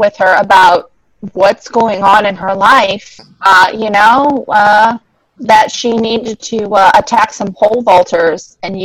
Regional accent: St. Louis, Missouri, United States; I'm from the St. Louis area, and I'm from the southern Missouri area, where we see things like Warsh or Yontu, okay?

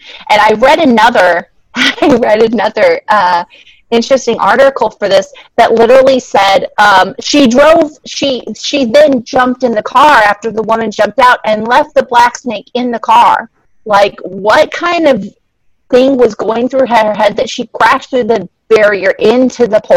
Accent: St. Louis, Missouri, United States; I'm from the St. Louis area, and I'm from the southern Missouri area, where we see things like Warsh or Yontu, okay?

